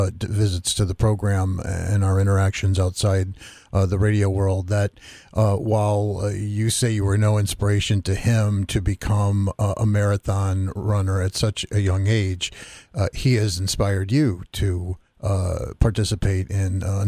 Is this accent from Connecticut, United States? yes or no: yes; Waterbury, Connecticut, United States; one of the initial affiliations that you made was with my hometown YMCA in Waterbury